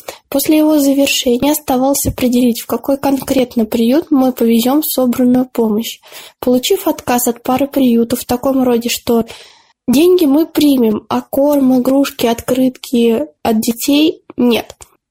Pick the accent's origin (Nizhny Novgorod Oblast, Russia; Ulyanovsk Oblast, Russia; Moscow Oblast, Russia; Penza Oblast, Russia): Moscow Oblast, Russia; Я росла за городом, в Подмосковье.